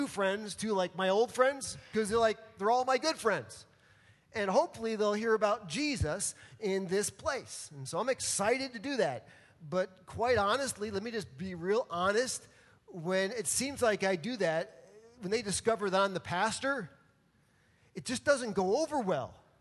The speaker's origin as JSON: {"language": "English", "region": "New York", "country": "United States", "said": "I'm a New Yorker"}